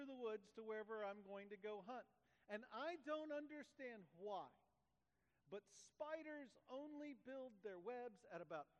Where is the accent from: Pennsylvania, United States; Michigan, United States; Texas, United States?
Texas, United States; Home by home, I simply mean where I grew up in East Texas.